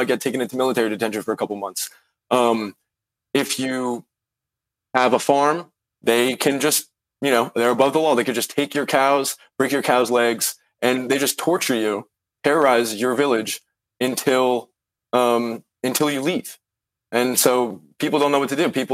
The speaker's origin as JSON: {"language": "English", "country": "United States", "said": "They did know I was American. I would be introduced to them as an American."}